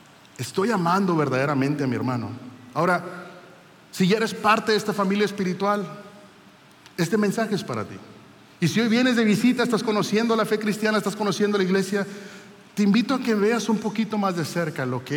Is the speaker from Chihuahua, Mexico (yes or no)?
no; Monterrey, Nuevo León, Mexico; Como somos de Monterrey, decimos, ese me cae gordo, ya no quiero ir.